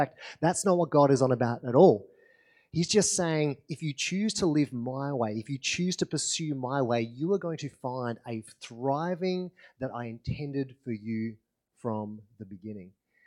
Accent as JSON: {"language": "English", "region": "Victoria", "country": "Australia", "tie": "born or raised there", "lives_now": "Alice Springs, Australia", "said": "I grew up in West Gippsland, which is in Victoria, and we lived on 3.25 acres"}